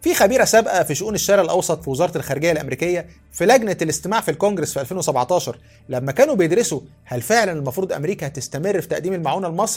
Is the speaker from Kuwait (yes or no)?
no; Egypt; عندنا في مصر كم مصنع منجم من بتوع غانا؟